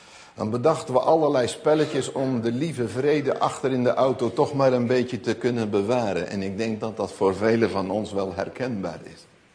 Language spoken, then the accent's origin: Dutch; Gelderland, Netherlands; born there; Ik ben geboren op de Veluwe